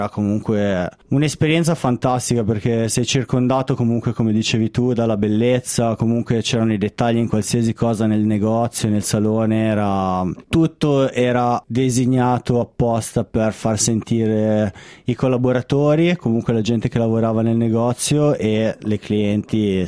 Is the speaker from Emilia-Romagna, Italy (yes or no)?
no; Chiavari, Liguria, Italy; Io sono di Genova, Chiavari più precisamente.